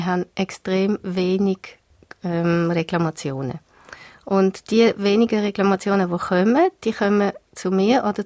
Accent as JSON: {"language": "German", "country": "Switzerland", "said": "als Schweizer will man das vielleicht nicht unbedingt"}